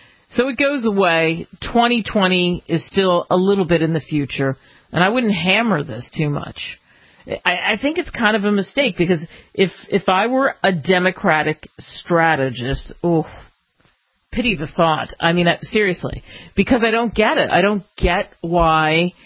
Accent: Northeast, United States; And I mean guys, because I'm from the Northeast, right?

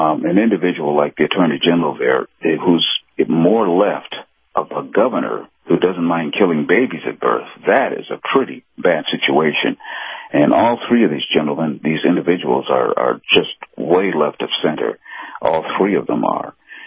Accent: United States; So, you know, as an American who happens to be black

